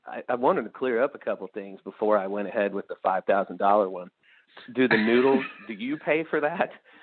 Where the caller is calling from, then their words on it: St. Louis, Missouri, United States; from St. Louis.